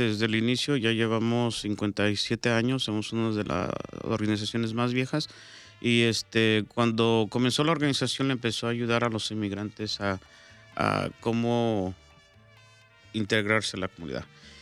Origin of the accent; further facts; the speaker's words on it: Michoacán, Mexico; born there; Yo nací en Michoacán, en Tierra Caliente.